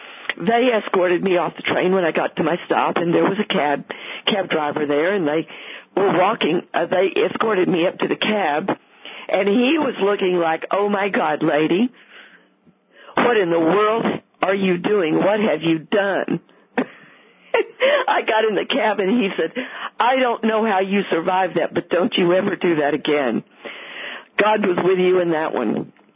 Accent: Texas, United States; accent: Texas; I thought, well, I'm going to dramatize my Texas accent. I thought, I'm from Texas.

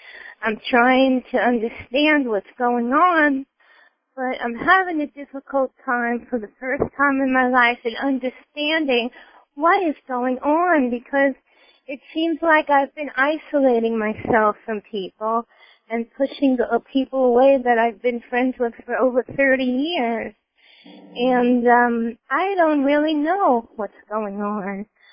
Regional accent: New York, United States; I'm from originally from New York.

